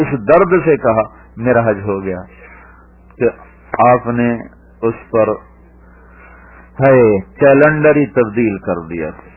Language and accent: Urdu; Kabirwala, Punjab, Pakistan; زبان سے ہمارے علاقے کے الگ تھے, میرا علاقہ ملتان کبیر والا تھا